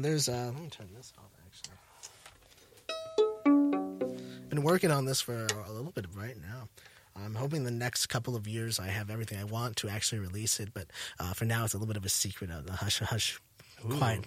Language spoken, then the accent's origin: English; Cleveland, Ohio, United States; because technically Cleveland area is my home. I was born out here, raised out here up to my high school days